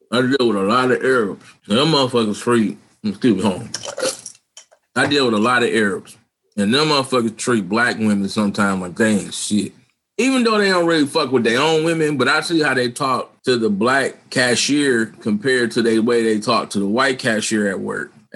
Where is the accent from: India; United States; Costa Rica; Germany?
United States; Detroit, Michigan; I told people I was from Detroit